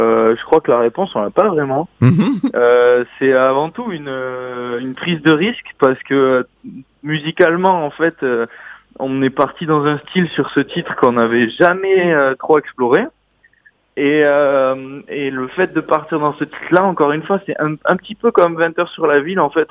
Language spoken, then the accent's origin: French; Orthez, Nouvelle-Aquitaine, France; puisqu'on est d'Orthez à côté de Pau dans le 64